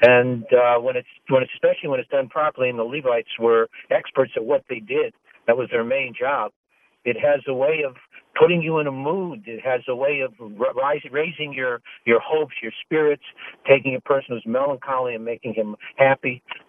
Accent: Detroit, Michigan, United States; I grew up in Detroit and went to Yeshiva Beis Yehuda till I was 13, and then went to Neri Yisrael in Baltimore for a year and a half.

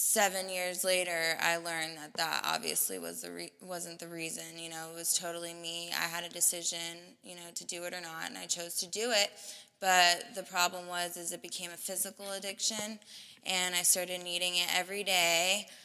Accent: Las Vegas, Nevada, United States; I'm a heroin addict, and I'm 25 from Las Vegas, and I went to Solutions out here.

